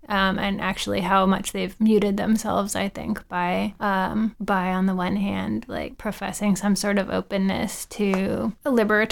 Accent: Norfolk, Virginia, United States; Yeah, it's my hometown.

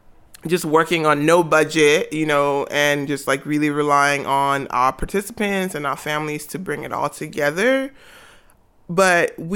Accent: Nigeria; I'm Nigerian, I'm Igbo

